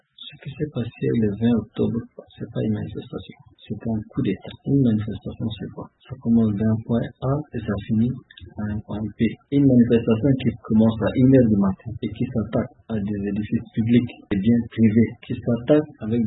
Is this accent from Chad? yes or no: yes; Chad; Je suis Tchadien, j'ai vu le Tchad.